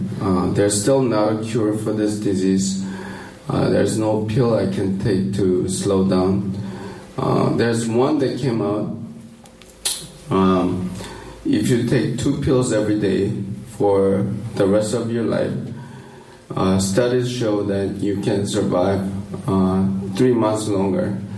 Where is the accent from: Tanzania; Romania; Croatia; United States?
Romania; So I grew up in Romania, Eastern Europe.